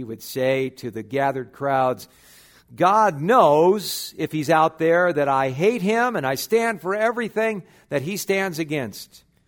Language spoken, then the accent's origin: English; Los Angeles, California, United States; Well, I remember growing up in West L.A. in the middle of the Cuban Missile Crisis back in the early 60s.